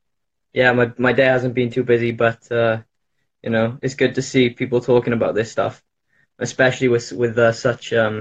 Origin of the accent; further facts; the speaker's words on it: Wales, United Kingdom; Yeah, I'm in the UK. I'm from Wales.